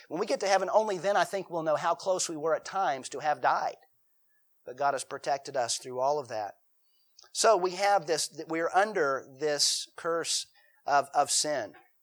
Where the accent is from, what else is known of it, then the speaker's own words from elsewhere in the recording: United States; born there; Well, no, that was before I was born. I was born in the United States.